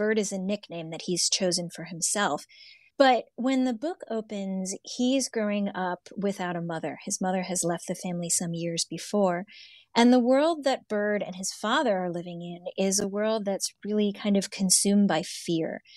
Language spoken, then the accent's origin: English; Ohio, United States; that I'm not from here or that I don't belong, even though I grew up in Ohio.